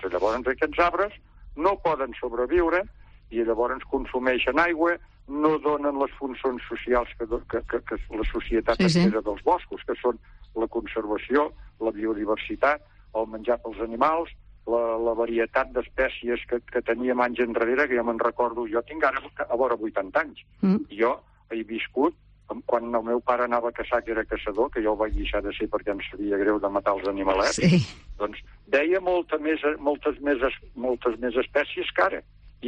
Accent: Valls, Catalonia, Spain; som habitants del món rural, de pobles petits, mitjans, o, bueno, jo soc de Valls

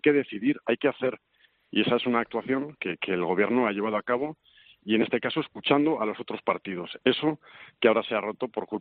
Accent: Basque Country, Spain; yo soy vasco, pero profundamente vasco y profundamente español.

